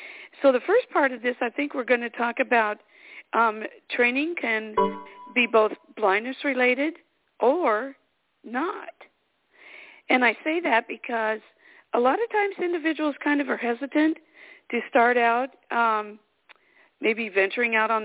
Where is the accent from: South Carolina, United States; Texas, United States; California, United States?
South Carolina, United States; from South Carolina, and I'm the president of our senior division here.